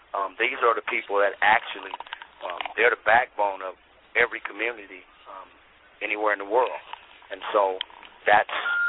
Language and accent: English; Compton, California, United States; I was raised in Compton, and most of my experiences in my young adulthood, and really, I came to puberty in Compton up until I was 22 years old.